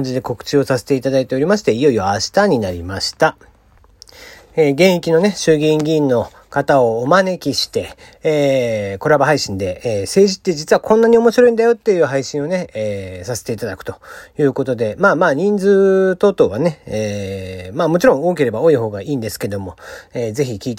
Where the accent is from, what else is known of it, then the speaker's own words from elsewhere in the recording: Kagoshima, Japan; 僕も鹿児島の人間なんで人のことは言えませんけども